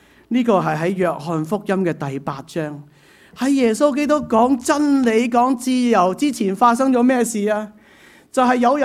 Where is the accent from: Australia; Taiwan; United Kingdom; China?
China; now in Canada; 我係中國人，你就我中國話嚇